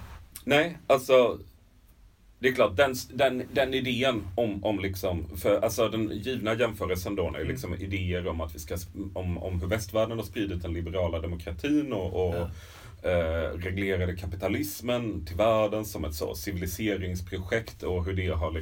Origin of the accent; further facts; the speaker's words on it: Jönköping, Jönköping County, Sweden; centrala Jönköping där jag växte upp.